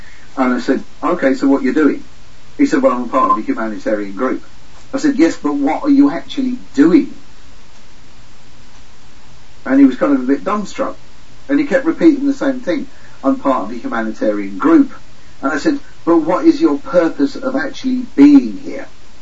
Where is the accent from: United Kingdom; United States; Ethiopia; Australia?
United Kingdom; England; Wife's Irish. I'm English.